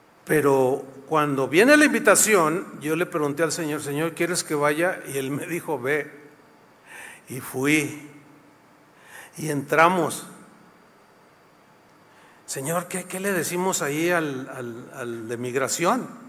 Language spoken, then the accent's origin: Spanish; Guadalajara, Jalisco, Mexico; Sí, sí, somos mexicanos. ¿De dónde? Y le digo yo, yo soy de Guadalajara.